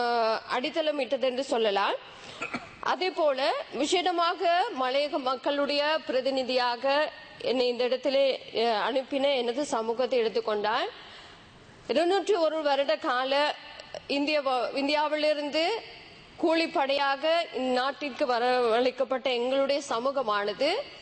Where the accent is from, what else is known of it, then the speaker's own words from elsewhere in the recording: Sri Lanka; நாங்களும் இலங்கையர் என்ற ரீதியிலே தேசிய நீரோட்டத்தோடு இணைந்து